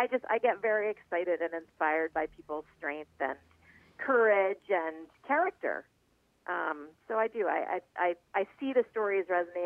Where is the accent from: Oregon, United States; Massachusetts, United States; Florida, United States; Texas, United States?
Massachusetts, United States; Boston; I approached him at an event at Mohegan Sun, and I'm from Boston, and we're about the same age